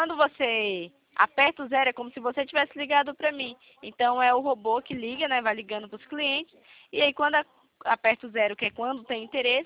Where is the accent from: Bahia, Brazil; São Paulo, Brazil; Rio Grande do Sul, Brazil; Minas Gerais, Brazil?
São Paulo, Brazil; Itatiba; Eu sou de Itatiba, São Paulo.